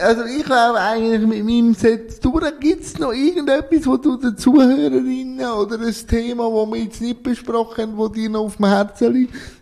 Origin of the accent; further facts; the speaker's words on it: Zug, Switzerland; Also ich komme ja aus dem Kanton Zug